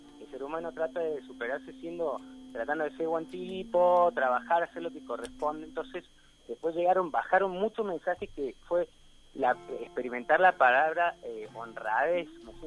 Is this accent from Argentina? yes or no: yes; Argentina; como argentino, como educador, como ser humano